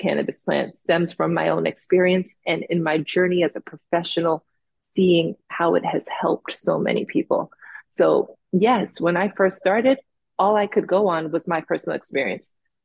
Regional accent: Jamaica; Me being from Jamaica and growing up in the West Indies, culturally, we used cannabis in many different delivery methods

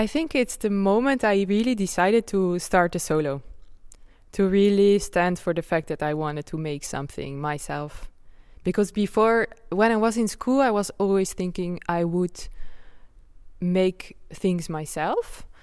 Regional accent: Nijmegen, Gelderland, Netherlands; born there; English is a second language; moved away as an adult; also born or lived in France; I'm from Holland, and I'm born in Nijmegen after I did some circus school in Rotterdam. So I stayed a bit in Holland. And after that, I left Holland to go to France

